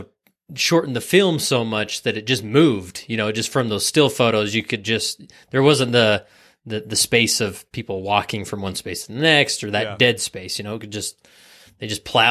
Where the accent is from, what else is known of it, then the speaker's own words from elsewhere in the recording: Utah, United States; found out I was from Utah